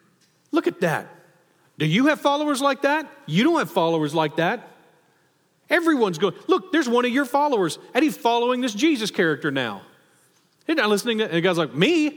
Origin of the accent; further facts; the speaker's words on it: Texas, United States; You can't king us, especially as a Texan, right?